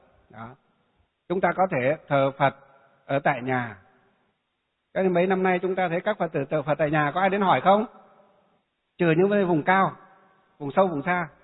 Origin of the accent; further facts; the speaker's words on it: Hòa Bình, Vietnam; mấy chục Phật tử ở trong tỉnh Hòa Bình là quê hương của tôi đó